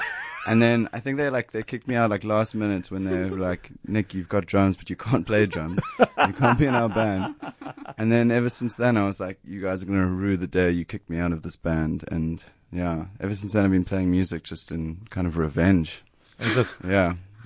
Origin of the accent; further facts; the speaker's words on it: Hout Bay, Western Cape, South Africa; I grew up in Hout Bay, yeah.